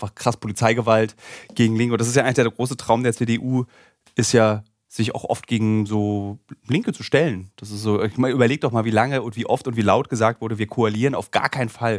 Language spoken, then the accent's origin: German; East Germany, Germany; dass wir uns als Ostdeutsche an diese rechte Gewalt auch so krass gewöhnt haben